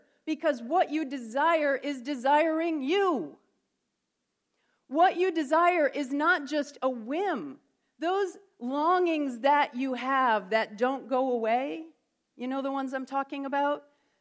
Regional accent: New York, United States; I grew up in the Thousand Islands of upstate New York. Anyone know the Thousand Islands region?

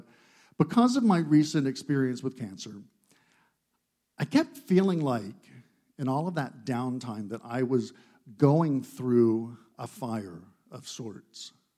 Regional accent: Florida, United States; I grew up in Florida, so as a kid, I walked barefoot on plenty of asphalt roads in the summer

